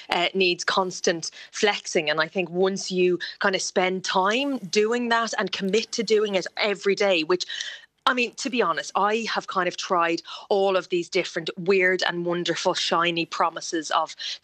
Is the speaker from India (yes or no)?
no; Ireland; I don't think I've turned to prayer in the traditional sense that I, as an Irish woman, would think of.